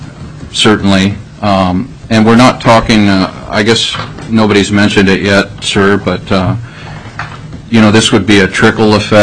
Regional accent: Alaska, United States; I was born and raised in Alaska.

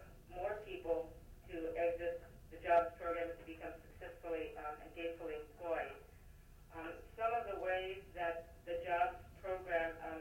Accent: Alaska, United States; I was born and raised in the Yukon-Kuskokwim Delta area, an area of the state with the highest number of welfare recipients

